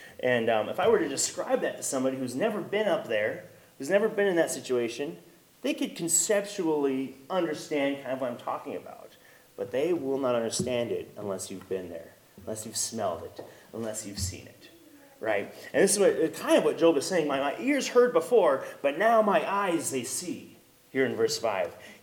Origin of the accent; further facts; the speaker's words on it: Dillon, Montana, United States; I grew up just in Dillon there